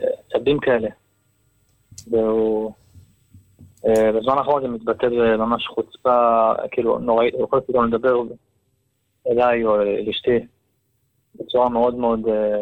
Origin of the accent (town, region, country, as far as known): Hadera, Haifa District, Israel